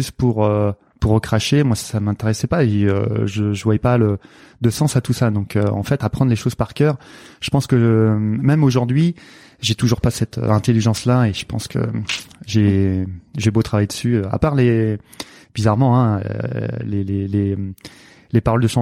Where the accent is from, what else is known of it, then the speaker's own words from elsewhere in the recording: Nantes, Pays de la Loire, France; born there; Alors, je suis né à Nantes.